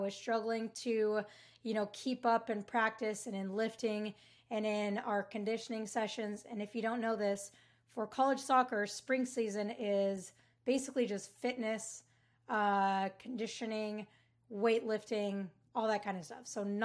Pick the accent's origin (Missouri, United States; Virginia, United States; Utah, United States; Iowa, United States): Utah, United States; So I ended up actually transferring to Utah State, which is my home state, about 2 hours away from where my parents lived at the time. And I assumed that because I was from there